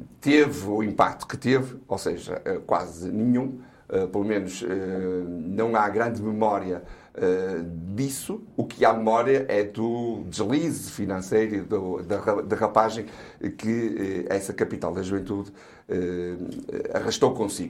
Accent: Guimarães, Braga, Portugal; porque Guimarães é um exemplo para Braga

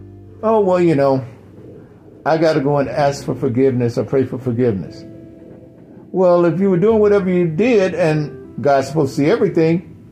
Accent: Mississippi, United States; I know growing up in Mississippi, society would have liked me, that society that was in charge, would have liked for me to have that low self-esteem

